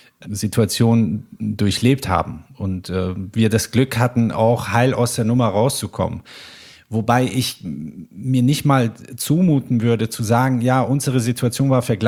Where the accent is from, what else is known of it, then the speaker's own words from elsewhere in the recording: Iran; born there; German is a second language; ich möchte tatsächlich aktuell immer mehr über mein Land oder das Land, wo ich geboren bin, lernen und erfahren, mehr denn je.